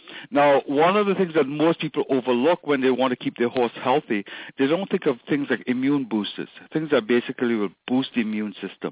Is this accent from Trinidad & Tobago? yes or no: yes; Trinidad & Tobago; now in Canada; No, I grew up in Trinidad.